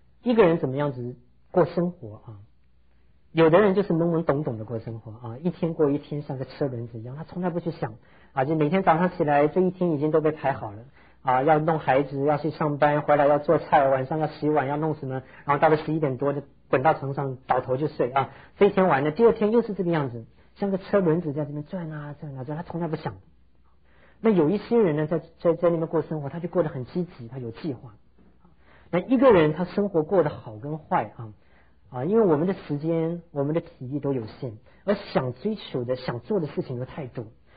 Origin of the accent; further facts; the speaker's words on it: Taiwan; 我想我们从台湾来的都知道他